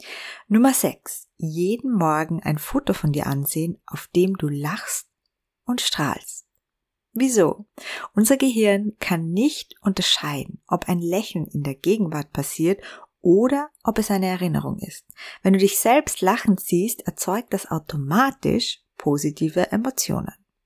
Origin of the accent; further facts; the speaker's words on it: Vienna, Austria; über den Wiener Naschmarkt spaziert bin und wieder mal so getan habe, als wäre ich ein Tourist in meiner Heimatstadt